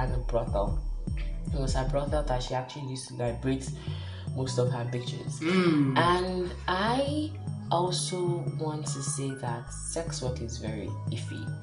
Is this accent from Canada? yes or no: no; Nigeria; And I love being Nigerian sometimes, but realistically, I don't want to die right now.